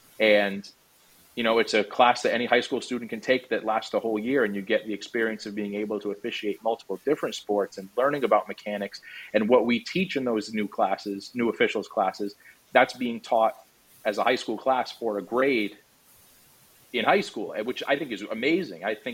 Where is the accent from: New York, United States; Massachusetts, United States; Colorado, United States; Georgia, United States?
Massachusetts, United States; I'm from Massachusetts, in the Massachusetts High School Association